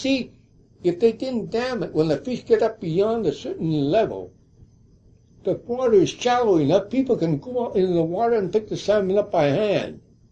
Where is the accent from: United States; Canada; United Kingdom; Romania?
Canada; born there; in Bellingham Bay, in that area right near the bunkhouse where I was born in Canada